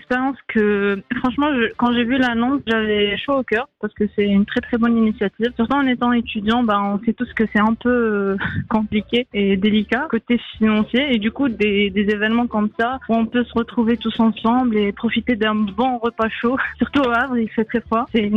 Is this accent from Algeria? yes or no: yes; Algeria; Sachant que je suis une Algérienne, j'en ai mangé des couscous dans ma vie